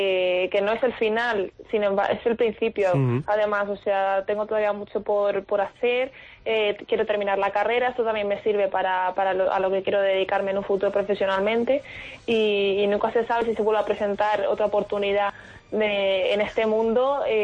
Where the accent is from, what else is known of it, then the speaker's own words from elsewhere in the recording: Villarrobledo, Castilla-La Mancha, Spain; de momento creo que también vamos a estar en el Carnaval de Villarrobledo, aquí en mi pueblo, pues presentándolo